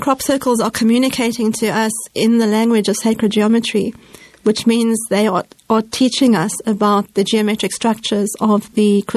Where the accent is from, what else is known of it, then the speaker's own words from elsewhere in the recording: South Africa; Okay, I come from Africa, and as you probably know, there's a great deal of poverty and disease and hardship in Africa, and I live with this on my front doorstep practically. One of the things with the changes in South Africa